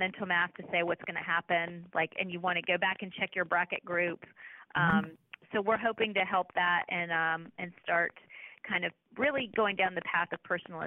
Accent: North Carolina, United States; I am, I'm in my dream job because I grew up in North Carolina, so Tobacco Road.

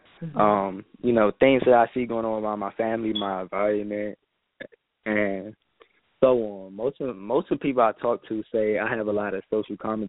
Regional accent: Washington, District of Columbia, United States; I am from Washington, D.C.

